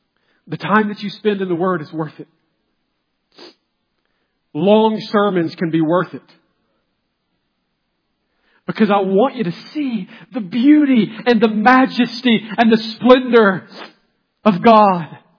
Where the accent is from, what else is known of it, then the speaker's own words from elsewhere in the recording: Georgia, United States; moved away as an adult; I grew up right here in Villart, Georgia. All I'd ever known was Praise Mill Baptist Church.